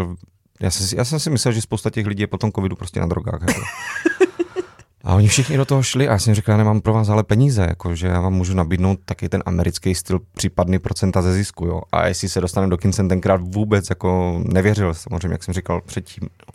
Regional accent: Moravia, Czechia; jak se říká u nás na Moravě

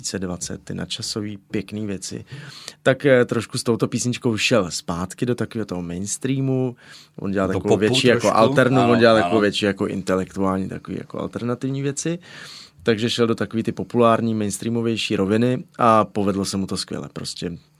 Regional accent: Znojmo, South Moravian Region, Czechia; mám tam babičku, dědu, strejdy, sestřenice, bratrance, takže samozřejmě je to moje rodné město Znojmo, nebo vy jste teda naznačil Moravu, ale konkrétně Znojmo.

